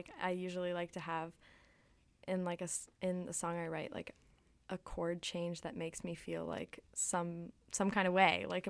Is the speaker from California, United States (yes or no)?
yes; California, United States; I'm from California, originally.